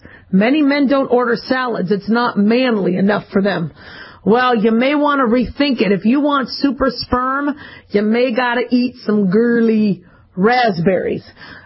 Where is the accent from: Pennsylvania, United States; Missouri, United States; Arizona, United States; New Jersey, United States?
Arizona, United States; Phoenix; also born or lived in Los Angeles; even though I was born in L.A., I grew up in Phoenix. We fried eggs on the sidewalk.